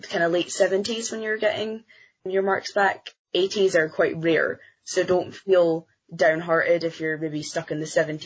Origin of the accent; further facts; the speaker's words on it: Scotland, United Kingdom; I think even being a Scottish student my whole life as well was really interesting